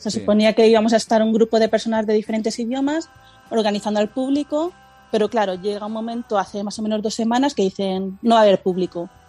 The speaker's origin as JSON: {"language": "Spanish", "town": "Madrid", "region": "Community of Madrid", "country": "Spain", "lives_now": "Tokyo, Japan", "said": "Yo soy de Madrid, sí. Madrid. Llevo aquí en Tokio unos 4 años."}